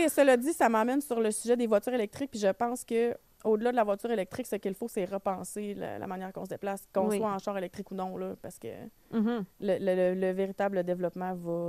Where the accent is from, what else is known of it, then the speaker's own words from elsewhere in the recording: La Malbaie, Quebec, Canada; Bon, tu sais, c'est quoi quand on vient de la Malbaie? On connaît les gens, tout ça.